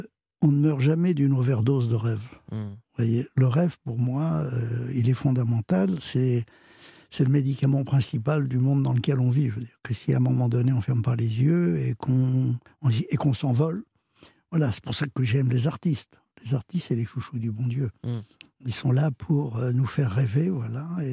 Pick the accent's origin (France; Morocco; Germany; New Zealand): France; Paris, Île-de-France; Vous savez, moi, je suis un Parisien. Je suis né à Paris.